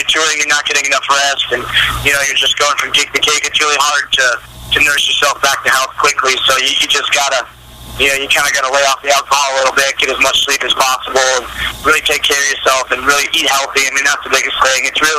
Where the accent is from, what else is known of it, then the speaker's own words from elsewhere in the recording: Wisconsin, United States; and we're from Wisconsin. So our Green Bay Packers are in it, and we're kind of bitter that we're not in America for it.